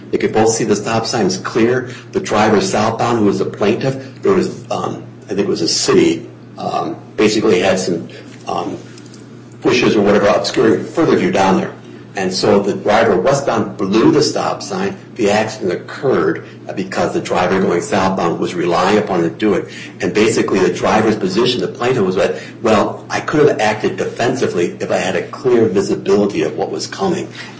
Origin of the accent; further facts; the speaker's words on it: Delavan, Illinois, United States; I will just state that I grew up on Illinois Route 122 near Delavan, a farming area.